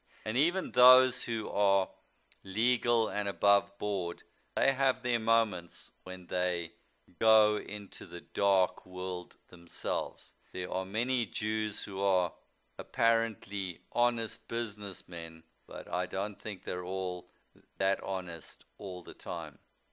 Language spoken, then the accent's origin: English; Western Australia, Australia; They are both from my home state and close personal friends with Benjamin Netanyahu.